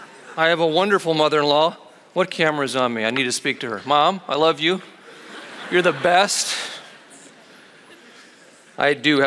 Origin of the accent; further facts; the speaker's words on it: Cleveland, Ohio, United States; I'm from Cleveland. I'm a dyed-in-the-wool Cleveland Browns fan.